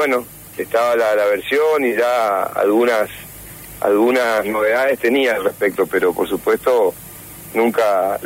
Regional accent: Formosa, Argentina; moved away as an adult; also born or lived in Corrientes; now in Misiones, Argentina; nací en Formosa, hice toda mi primaria y mi secundaria allí, y después fui a estudiar a la UNE, a Corrientes, Medicina, y después de eso vine a hacer mi residencia acá, y ya me quedé arraigado

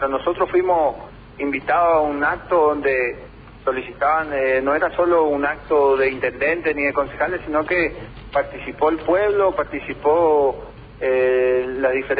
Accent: Argentina; Yo como argentina y como irigoyense

